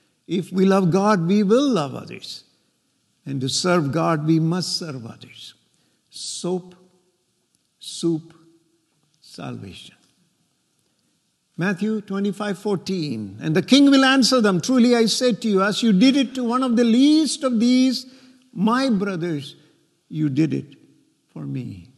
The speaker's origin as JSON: {"language": "English", "region": "South India", "country": "India", "tie": "born or raised there", "said": "We were raised in India, my wife and I were raised in southern India. We are part of the community of Christians that is known as St. Thomas Christian Community."}